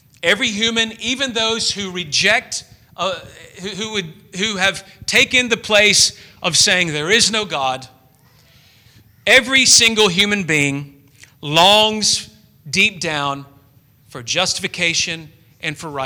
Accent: Memphis, Tennessee, United States; I grew up in a somewhat wealthy suburb of my hometown of Memphis, and it was at least wealthy from outward appearance.

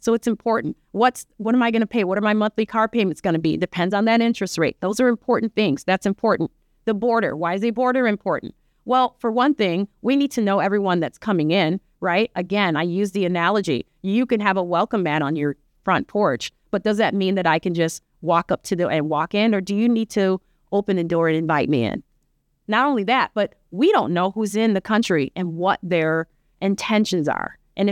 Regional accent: United States; We are unique, and I like being an American. I absolutely love being American.

